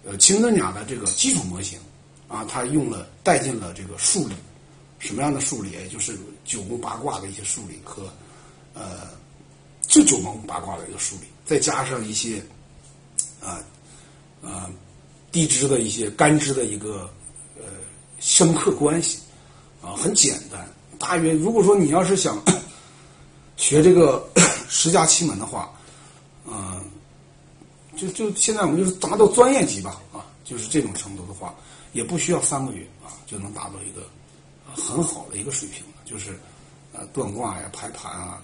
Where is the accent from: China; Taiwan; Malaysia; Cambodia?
China; 是我们中国人搞政治斗争啊，他有一个特点啊